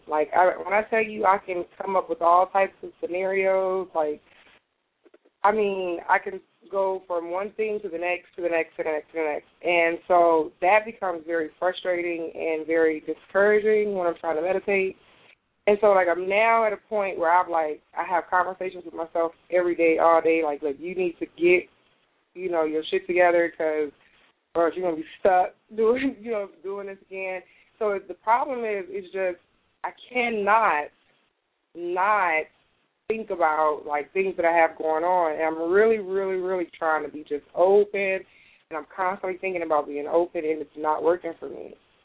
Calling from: Houston, Texas, United States; I'm calling from Houston. And how y'all doing, everyone?

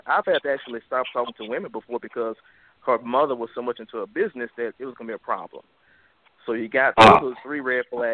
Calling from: Baton Rouge, Louisiana, United States; Baton Rouge, Louisiana.

